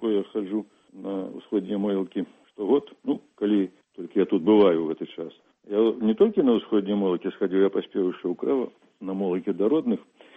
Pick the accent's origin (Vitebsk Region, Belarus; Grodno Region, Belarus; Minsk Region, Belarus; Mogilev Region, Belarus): Grodno Region, Belarus; Kreva; Калі жывых у самім крэве, у маёй роднай вёсцы, у маёй мястэчку, было больш яшчэ, чым людзей, якія ўжо ляжалі на могілках.